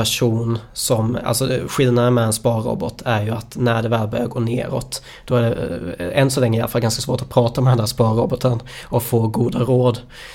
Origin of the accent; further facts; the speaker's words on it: Småland, Sweden; Jag är ju smålänning från början också.